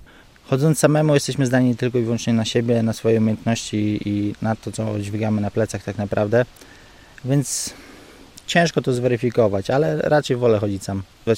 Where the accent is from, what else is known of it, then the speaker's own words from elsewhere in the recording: Góra, Lower Silesian Voivodeship, Poland; ja pochodzę z miejscowości tam z Podrzucowa, z Góry Śląskiej. Z Góry przyjechałem do Warszawy, z Warszawy przyjechałem do Gródka